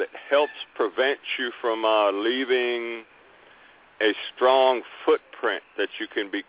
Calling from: La Plata, Maryland, United States; La Plata, Maryland.

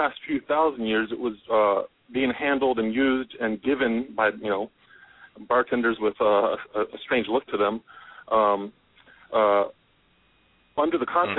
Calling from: Oregon, United States; Hey, Kyle. … in Oregon.

